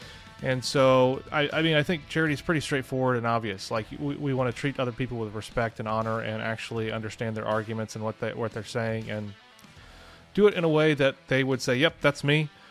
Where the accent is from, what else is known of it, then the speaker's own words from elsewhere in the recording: St. Louis, Missouri, United States; I'm from St. Louis.